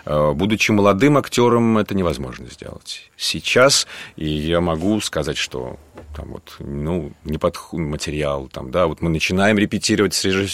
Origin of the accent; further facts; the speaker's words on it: Samara, Samara Oblast, Russia; Но я когда приехал из Куйбышева тогда еще, сошел с поезда